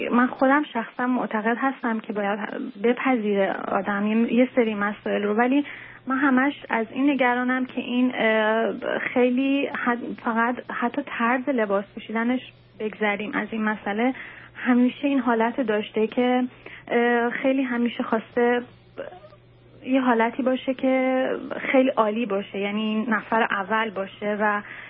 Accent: Iran; now in Canada; ما حدوداً 1 سال و نیم هستش که از ایران اومدیم

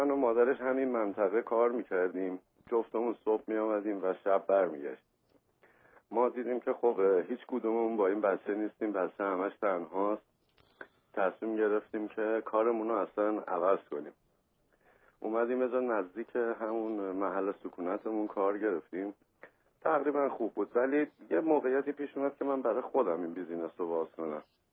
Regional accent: Iran; moved away; کلن دو سال و نیم از ایران اومدیم.

